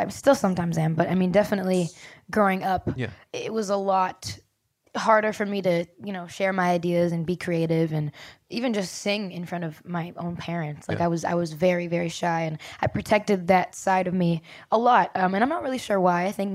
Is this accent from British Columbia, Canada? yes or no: no; Brampton, Ontario, Canada; I'm from Brampton, Ontario, Canada. No one even knows where that is.